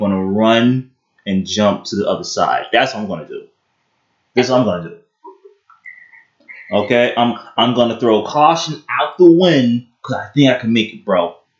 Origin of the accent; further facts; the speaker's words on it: Brooklyn, New York, United States; So I'm talking about when I was in middle school. I'm going from Brooklyn to Queens, you know.